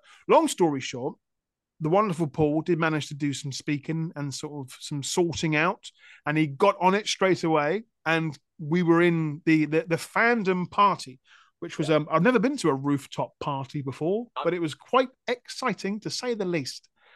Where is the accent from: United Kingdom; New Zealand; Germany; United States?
United Kingdom; And even though we are British and are very good at queuing, we didn't want to spend our whole time there in a queue.